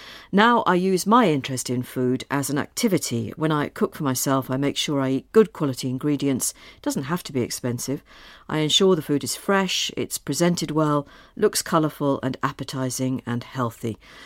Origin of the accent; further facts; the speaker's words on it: Liverpool, North West England, United Kingdom; I should say I'm not from London. I'm from Liverpool.